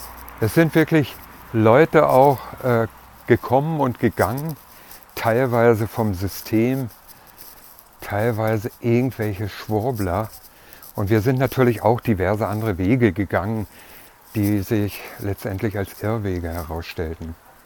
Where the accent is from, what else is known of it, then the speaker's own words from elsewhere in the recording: East Germany, Germany; ich bin in einem christlichen Elternhaus aufgewachsen in der DDR.